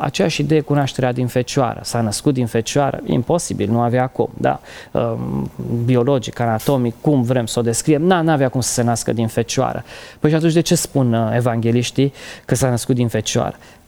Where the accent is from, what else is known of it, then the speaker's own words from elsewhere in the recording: Romania; noi am crescut în România, în epoca comunistă